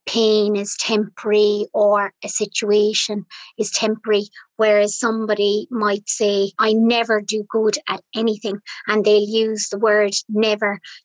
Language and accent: English; Youghal, Munster, Ireland; So I'm from Youghal County, Cork, which is a seaside town in East Cork. So I'm lucky to have the beach on my doorstep.